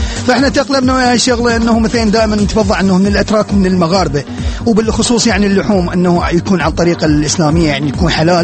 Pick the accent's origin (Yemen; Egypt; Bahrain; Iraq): Iraq; هناك عندنا بالعراق